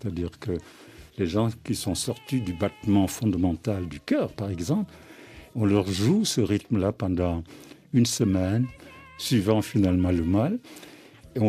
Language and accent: French; Dakar, Senegal; J'habitais dans un quartier, mais très africain, c'est-à-dire avec des petites maisons.